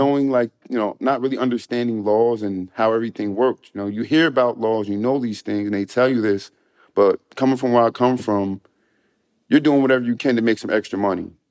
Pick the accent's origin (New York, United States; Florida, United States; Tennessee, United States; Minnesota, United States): New York, United States; The state is doing great. I'm so proud to say I'm from New York.